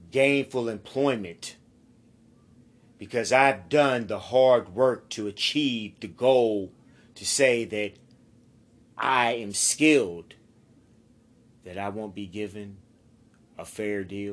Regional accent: United States; I'm an American. I'm from the United States of America, the land of the milk and honey.

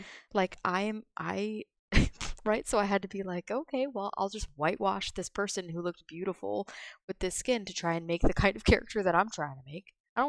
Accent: United States; I'm from America, it's all about us.

